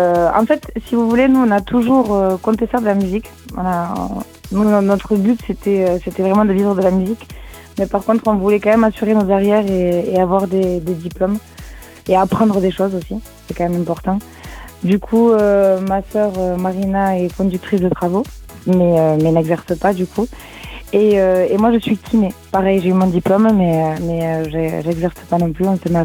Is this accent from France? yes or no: yes; Tarbes, Occitanie, France; Alors nous, on est nés à Tarbes, donc on adore. C'est là où on a fait notre collège, notre lycée, où on a nos potes d'enfance, notre famille.